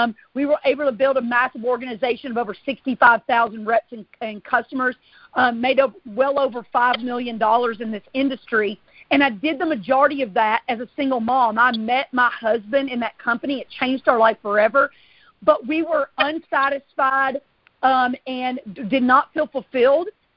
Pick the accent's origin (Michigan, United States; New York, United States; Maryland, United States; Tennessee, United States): Tennessee, United States; now in Alabama, United States; I am from the southeast of the United States. I'm from a small town in Tennessee. My husband and I, he's from Mississippi, and we now reside in an even smaller town in Alabama.